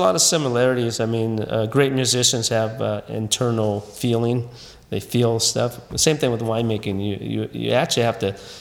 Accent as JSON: {"language": "English", "region": "California", "country": "United States", "tie": "born or raised there", "said": "And again, I grew up here in Napa Valley and agriculture, so I knew a little bit about growing grapes and picking walnuts and prunes"}